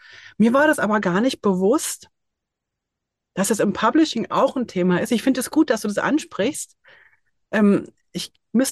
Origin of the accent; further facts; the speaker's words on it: East Germany, Germany; bin auch aus dem Osten